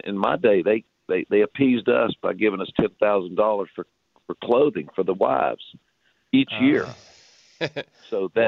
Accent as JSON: {"language": "English", "region": "North Carolina", "country": "United States", "tie": "born or raised there", "said": "Where I grew up in North Carolina, it was an army town. I could never get home on Sunday night."}